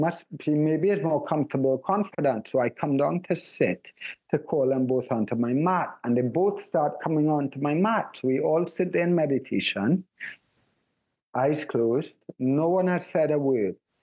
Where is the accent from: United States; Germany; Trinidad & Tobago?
Trinidad & Tobago; born there; accent: Trinidadian; Sorry, I said that really fast with a Trinidadian accent. I was born in Trinidad.